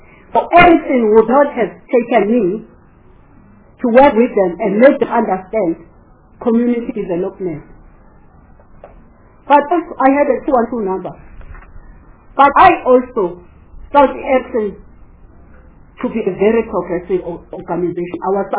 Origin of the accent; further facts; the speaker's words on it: Harding, KwaZulu-Natal, South Africa; born there; Because I live in that province and I was born in Harding, and Harding is 59 kilometers from Port Shepstone.